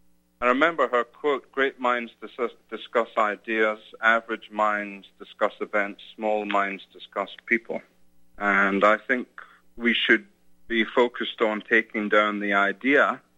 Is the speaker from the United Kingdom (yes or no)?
yes; United Kingdom; also born or lived in London; I am British myself, so, you know, it's a different experience when you're an expat. But we won't go into what's going on with Brexit. But when I was living in London